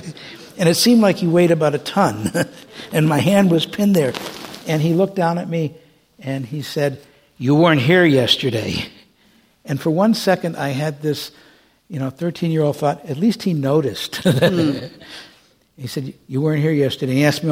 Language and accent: English; Detroit, Michigan, United States; And I said, "Yeah, I'm from Detroit. My dad told me to be polite. I'll go say goodbye to him."